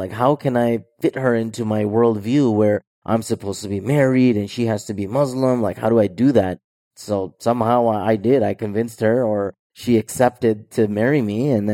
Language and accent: English; Canada; growing up in Canada, obviously you're going to public school.